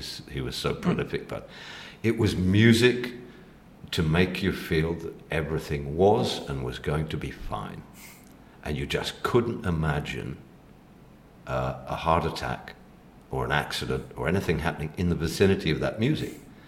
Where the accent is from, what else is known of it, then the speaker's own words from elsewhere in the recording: Mexico; I grew up in Mexico, and so the film Salo, which is the cinematic equivalent, appeared.